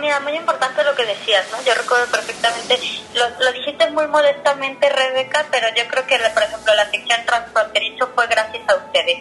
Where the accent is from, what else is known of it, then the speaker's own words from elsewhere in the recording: Guadalajara, Jalisco, Mexico; now in Puerto Vallarta, Mexico; hay quienes venimos de Guadalajara y que nos volvemos vallartenses